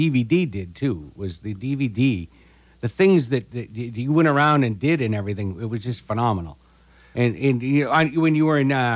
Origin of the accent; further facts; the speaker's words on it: New England, United States; Yeah, us New Englanders.